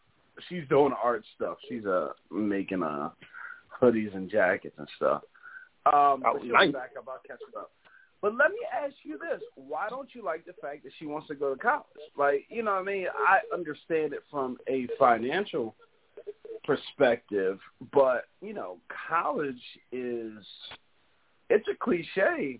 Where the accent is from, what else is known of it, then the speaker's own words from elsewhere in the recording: New Jersey, United States; I really considered going to Delaware just because that was right down the street from where we grew up in Jersey.